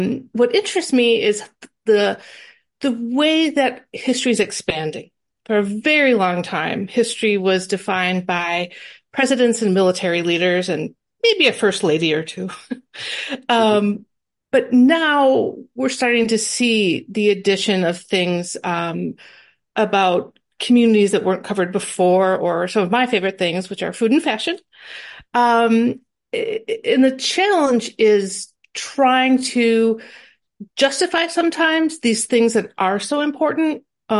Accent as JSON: {"language": "English", "region": "Midwest", "country": "United States", "said": "I'm from the Midwest, so we're naturally polite."}